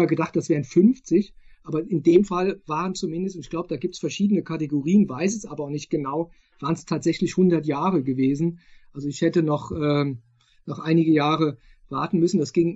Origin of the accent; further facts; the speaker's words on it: Koblenz, Rhineland-Palatinate, Germany; Ich komme aus Koblenz, eine Stadt, die auch sehr zerstört worden ist. Da waren auch über 80% der Innenstadt war zerstört.